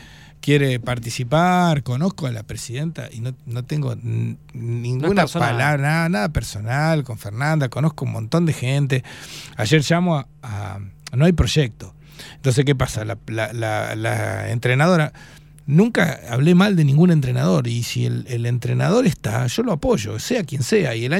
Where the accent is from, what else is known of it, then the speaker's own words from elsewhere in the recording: Santa Fe, Argentina; Jugué en Santa Fe hasta los 18, 20 años, incluso estaba estudiando en Río Cuarto y volví a jugar a mi pueblo. En ligas fuertes del sur de Santa Fe